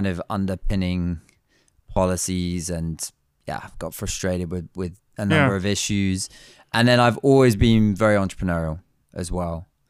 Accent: Brighton, South East England, United Kingdom; So I'm from the UK, as you say. So I grew up in and around Brighton.

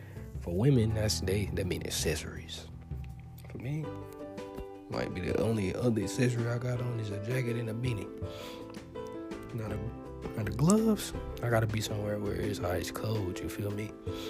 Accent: Alabama, United States; And I'm from Alabama, so hot, I know it. I done lived it.

